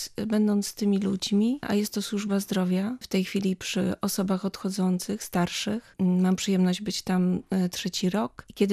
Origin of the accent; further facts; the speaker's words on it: Wrocław, Lower Silesian Voivodeship, Poland; My w ogóle jesteśmy wrocławianie z mężem z urodzenia. Tam kończyłam też liceum sióstr Urszulanek.